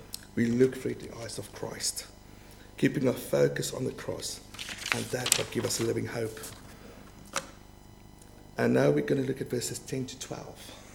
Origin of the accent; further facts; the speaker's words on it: Bloemfontein, Free State, South Africa; So, when I grew up in South Africa, there's so much mines. I grew up in the middle of South Africa, a town called Bloemfontein.